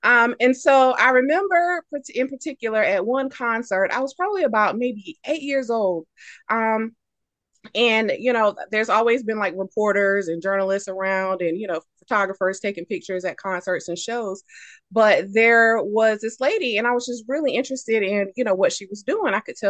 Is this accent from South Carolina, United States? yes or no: yes; South Carolina, United States; So I'm from South Carolina. Beach music is huge there.